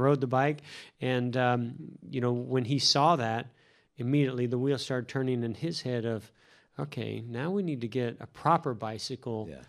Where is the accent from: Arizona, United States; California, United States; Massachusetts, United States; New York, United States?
California, United States; Vallejo; Well, I grew up in Vallejo, California. I lived on a hill.